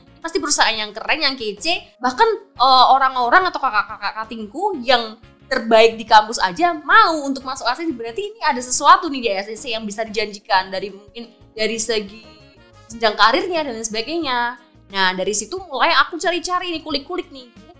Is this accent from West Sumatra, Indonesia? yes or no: no; Yogyakarta, Special Region of Yogyakarta, Indonesia; now in Medan, Indonesia; Dari Jogja, jadi asli Jogja, penempatan di Medan tuh, waduh.